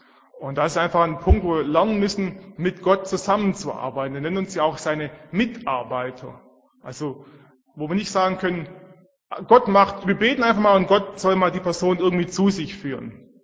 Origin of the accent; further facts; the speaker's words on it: Swabia, Germany; accent: Swabian; Und vielleicht habt ihr es schon gehört von meinem Dialekt her. Ich bin Schwabe.